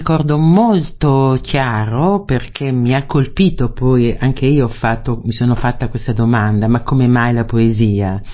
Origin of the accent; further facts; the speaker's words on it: Apulia, Italy; Io sono originaria della Puglia, quindi abitavo un primo piano di questo viale centrale, diciamo, della cittadina